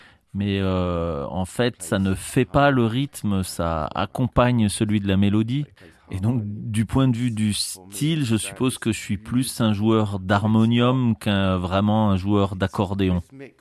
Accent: England, United Kingdom; French is a second language; now in France; Bon, ok, moi je viens d'Angleterre.

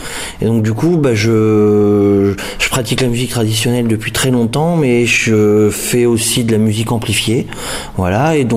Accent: Centre-Val de Loire, France; je viens du Berry. Donc, Bourges, Châteauroux

